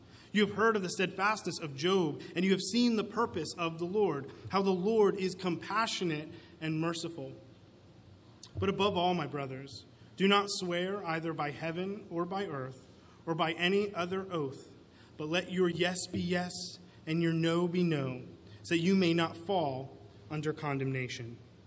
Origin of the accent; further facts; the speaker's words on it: Vermont, United States; moved back up to New England, I'm from Vermont, so I moved back up to Vermont